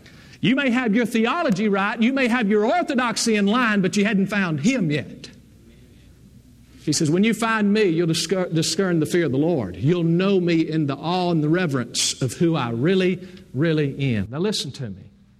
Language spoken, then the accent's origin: English; Bible Belt, United States; and of course I'm from the Bible Belt, and Mom and Dad took me to the church